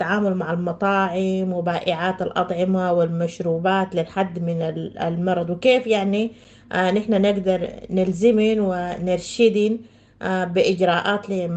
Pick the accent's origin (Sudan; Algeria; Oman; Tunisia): Sudan; بلدنا السودان